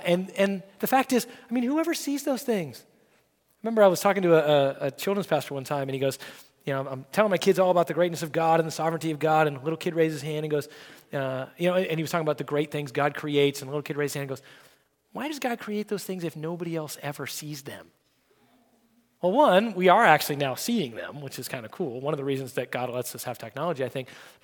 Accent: Arizona, United States; one of the things that I grew up in Arizona where there weren't a lot of people. There still aren't a lot of people because it's really hot there

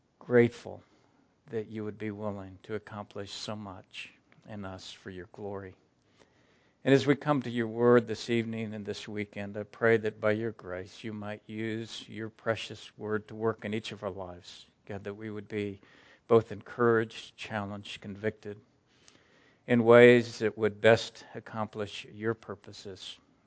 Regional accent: Texas, United States; We come from the Dallas-Fort Worth area

